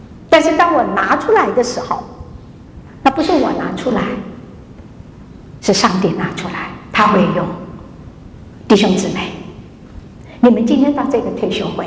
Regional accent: China; 我们中国人做的不那么多，因为我们觉得要全尸

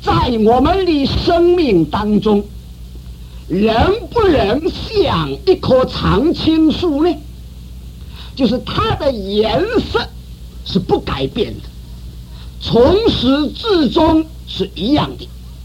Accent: China; 这种思想同我们中国人的思想有一点相近呢、因为我们中国人也常常是用树来比作人

